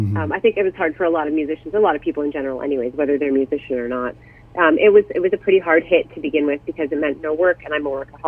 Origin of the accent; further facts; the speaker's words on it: Toronto, Ontario, Canada; now in Shelburne, Canada; I am from Shelburne, Ontario, originally from Toronto.